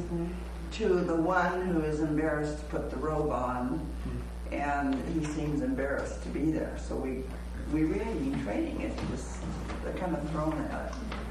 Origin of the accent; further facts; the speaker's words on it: Rochester, United States; and I'm from Rochester.